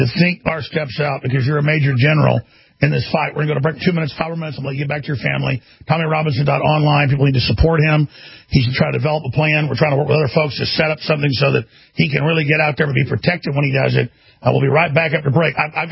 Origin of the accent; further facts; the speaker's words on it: Dallas, Texas, United States; it reminds me of growing up in Dallas, you know, when I was a nice, sweet little kid, like 10 years old